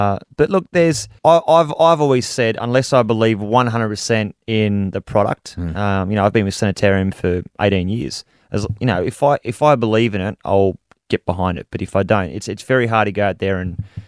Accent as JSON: {"language": "English", "town": "Mount Warrigal", "region": "New South Wales", "country": "Australia", "said": "I'm a guy from Mount Warrigal."}